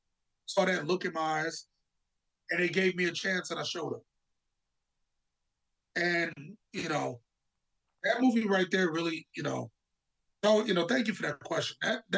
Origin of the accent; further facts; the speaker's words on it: Chicago, Illinois, United States; also born or lived in California; so I grew up in Chicago for a brief moment, lived in California, in which case that was the first time I ever didn't live in an all-Black neighborhood.